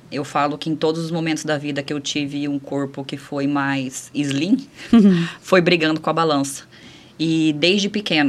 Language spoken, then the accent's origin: Portuguese; Mirassol d'Oeste, Mato Grosso, Brazil; Eu nasci em Mirassol do Oeste e fui mudar... Eu morei na fazenda muitos anos. Na verdade, eu nasci na fazenda. Eu morava na zona rural e eu só fui para a cidade com 7 anos que eu fui morar com os meus avós para estudar.